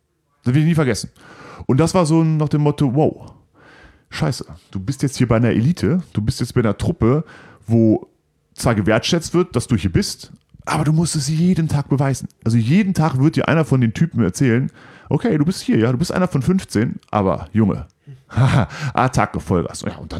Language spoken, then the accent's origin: German; Cologne, North Rhine-Westphalia, Germany; als Kölner nach Bad Reichenhall zu gehen, 700 Kilometer, glaube ich, war dann dort, habe da mal Grundwehrdienst gemacht